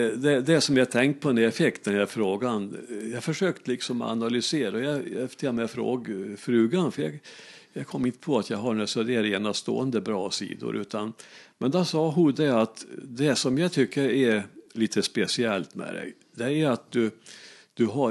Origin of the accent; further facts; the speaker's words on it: Ransby, Värmland, Sweden; Så jag skriver en bok nu om Ransby. Det är min hemby